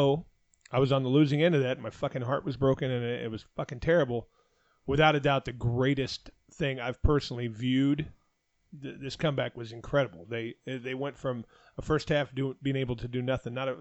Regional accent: Arizona, United States; You know, I grew up in Arizona eating Cincinnati chili.

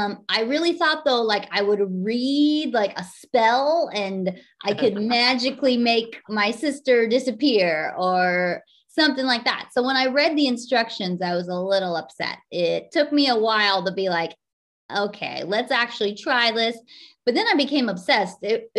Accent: California, United States; now in Chicago, United States; I've only been in Chicago it's almost been 5 years now, but I grew up in the Bay Area of California.

